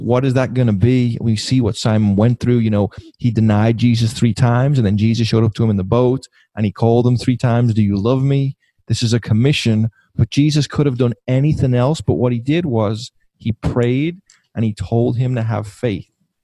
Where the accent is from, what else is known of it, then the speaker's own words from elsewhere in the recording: England, United Kingdom; I'm a skate kid. We're English. Charles Darwin's on our money.